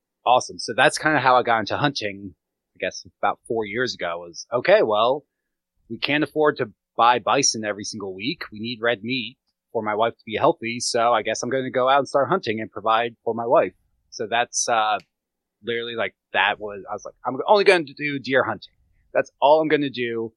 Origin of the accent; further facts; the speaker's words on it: Gettysburg, Pennsylvania, United States; I grew up around hunters in Gettysburg, but did not hunt. My dad didn't hunt. Nobody hunted.